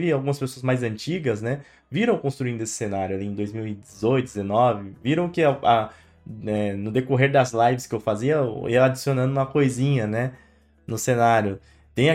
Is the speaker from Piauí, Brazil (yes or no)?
no; São Paulo, Brazil; Eu sou oriundo da periferia de São Paulo, família pobre